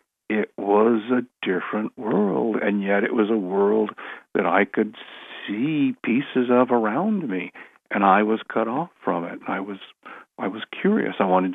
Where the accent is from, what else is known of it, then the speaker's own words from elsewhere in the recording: Southern US, United States; That was part of growing up in the South at that time.